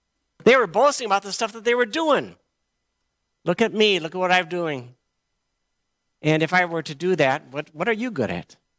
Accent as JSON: {"language": "English", "town": "Moline", "region": "Illinois", "country": "United States", "tie": "born or raised there", "said": "Just so you know, I grew up here in America, Midwest America, in a place called Moline, Illinois, and I grew up in a very, what you would call a traditional Midwest home"}